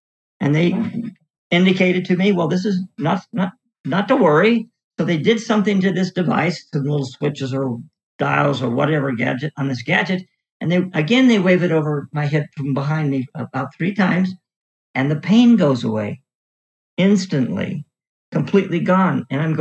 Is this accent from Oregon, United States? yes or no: yes; Hood River, Oregon, United States; And I was in this old office on the second floor of a building in Hood River, my hometown.